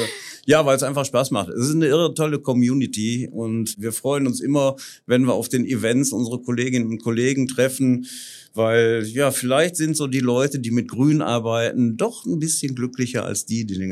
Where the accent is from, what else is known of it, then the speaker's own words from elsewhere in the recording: Essen, North Rhine-Westphalia, Germany; als Essener